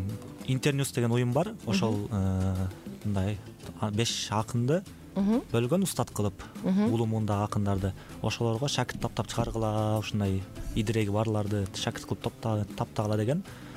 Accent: Saz-Bulak, Talas Region, Kyrgyzstan; born there; Мен Талас областынын Талас районунун Саз Булак айылында 1998 жылы төрөлгөм.

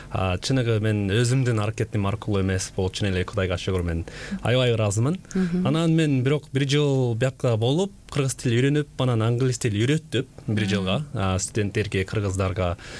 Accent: United States; moved away as an adult; also born or lived in South Korea; now in Kyrgyzstan; Мен өзүм боюнча Кореядан төрөлгөм. Бирок жаш кезде, 7 жашта мен Америкага көчүп келдим үй бүлөм мененчи. Анан ал жактан чоңойгом. Ошондуктан мен корейче аябай жакшы билем, англис тил жакшы билем.

